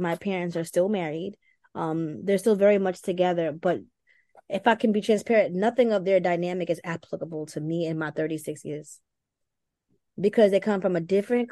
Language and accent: English; Brooklyn, New York, United States; I have never had the luxury of being absent-minded around a man because I am from Brooklyn. I'm a Brooklyn gangster.